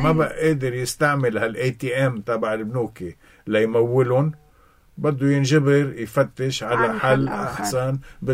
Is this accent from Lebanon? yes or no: yes; Lebanon; خلينا نستفيد نحن كلبنانية من شان مرة في إجماع على هذا الموضوع